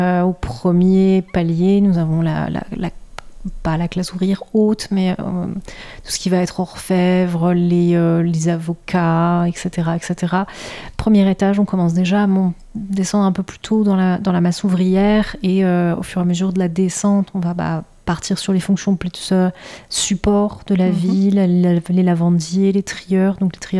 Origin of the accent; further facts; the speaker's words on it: Besançon, Bourgogne-Franche-Comté, France; Oui, je viens de Besançon, en Franche-Comté.